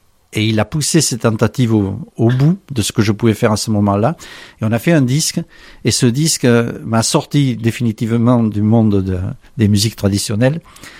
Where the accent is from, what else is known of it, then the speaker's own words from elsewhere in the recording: Provence-Alpes-Côte d'Azur, France; je viens toujours de Provence. Je suis toujours marqué venant de Provence.